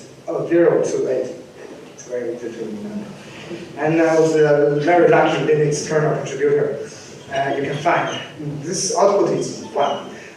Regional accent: China; I'm from China, and I work for Alibaba Group

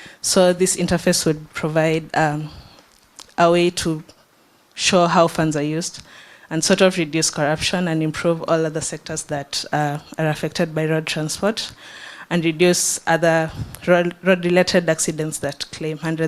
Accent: Nairobi, Kenya; As she said, I'm from Nairobi, Kenya.

